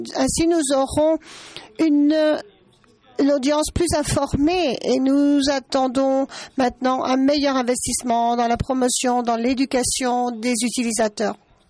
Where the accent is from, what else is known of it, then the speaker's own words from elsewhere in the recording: Chile; Je suis du Chili.